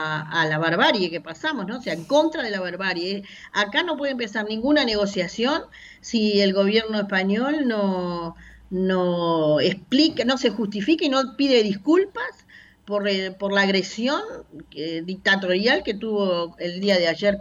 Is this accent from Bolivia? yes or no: no; Uruguay; siendo uruguaya y conociendo como somos los uruguayos